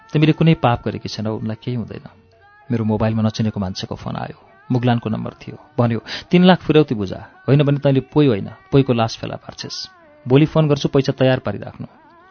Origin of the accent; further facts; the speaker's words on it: Madhesh Province, Nepal; accent: Pahadi; म जन्मले मधेसी जनजाति हुँ, मैले पहाडी जनजाति केटासँग बिहा गरेकी हुँ, म काठमाडौँमा पढेकी हुनाले मेरो बोलीचाली पहाडीको जस्तो भएको मात्रै हो। सबभन्दा पहिले म नेपाली हुँ, अनि मधेसी हुँ, अनि पहाडी हुँ।